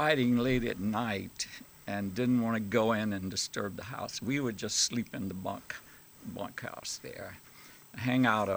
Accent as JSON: {"language": "English", "town": "Roanoke", "region": "Alabama", "country": "United States", "tie": "born or raised there", "said": "Originally, I grew up in Alabama, Central East Alabama, focused on a little town called Roanoke, Alabama. But I was born in the country on a farm. When I was 9 years old, my father had gotten into the lumber business and moved us to town."}